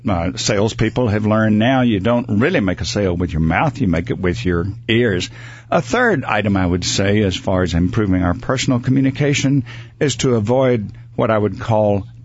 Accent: Mississippi, United States; also born or lived in Midwest; I didn't like the stereotype that people would have when they find out that originally I was from Mississippi.

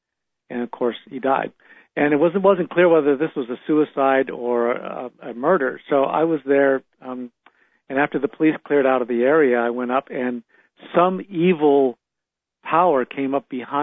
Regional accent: California, United States; Well, I grew up in the Bay Area, and of course, since my teenage years, I just collected ghost stories and became more and more fascinated with it.

